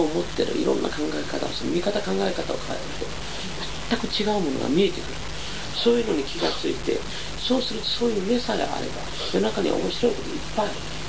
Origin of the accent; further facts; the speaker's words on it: Kagoshima, Japan; 私生まれも育ちもですね、九州鹿児島薩摩隼人でございましてね